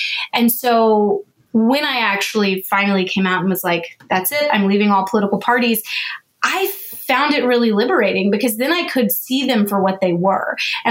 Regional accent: Texas, United States; Growing up in Texas, especially, you're kind of told that if you're pro-life, you have to vote Republican.

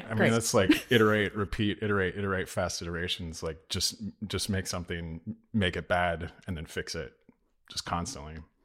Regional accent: Louisville, Kentucky, United States; I'm from Louisville, Kentucky, and she did a lot of work at Actors Theater of Louisville.

